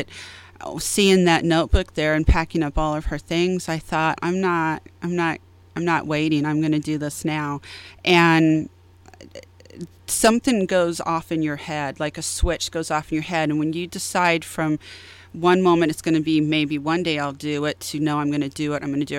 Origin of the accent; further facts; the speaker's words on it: Missouri, United States; My parents took us to the Lake of the Ozarks. I'm from Missouri.